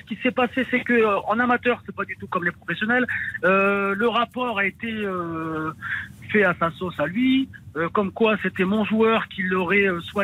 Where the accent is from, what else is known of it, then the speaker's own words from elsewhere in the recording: France; born there; Donc je suis français, je suis né en France, mais d'origine maghrébine, d'origine marocaine